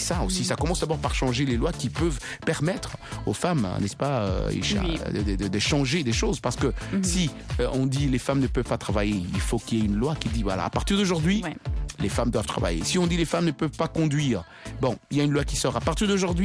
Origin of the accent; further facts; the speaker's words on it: United States; Je suis américaine.